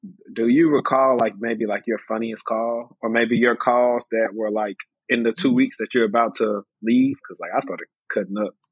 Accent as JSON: {"language": "English", "region": "Louisiana", "country": "United States", "said": "I'm from Louisiana. And I think I passed that specific Ricoh I interviewed for in Bossier City a couple of times the last time I was back."}